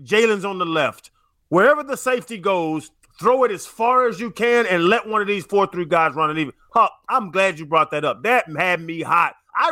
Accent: Atlanta, Georgia, United States; But I'm a dude from Atlanta.

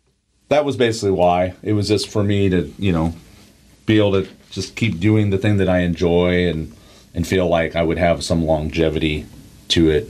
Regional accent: Indiana, United States; moved away; I'm originally from the Midwest.

